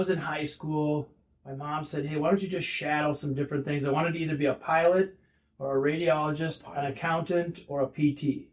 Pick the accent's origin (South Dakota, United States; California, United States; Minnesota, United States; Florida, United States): Minnesota, United States; Plymouth; also born or lived in Iowa City; No, I grew up in Plymouth, Minnesota, up in the cities. Okay. And then moved down to Iowa for undergrad.